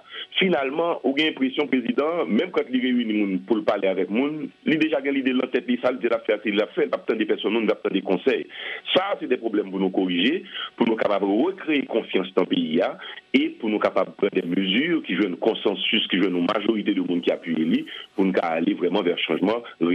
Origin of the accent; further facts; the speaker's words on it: Haiti; il faut remonter en tant qu'haïtien